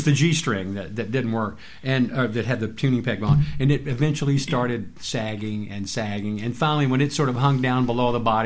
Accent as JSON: {"language": "English", "town": "Memphis", "region": "Tennessee", "country": "United States", "tie": "born or raised there", "said": "Yeah, I grew up in Memphis, like you said, and R&B, you know, was just in the air down there, in the water and all that, and I heard a lot of that."}